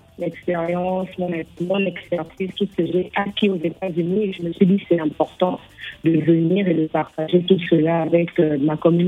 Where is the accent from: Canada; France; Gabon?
Gabon; Déjà parce que je suis gabonaise. Je suis gabonaise.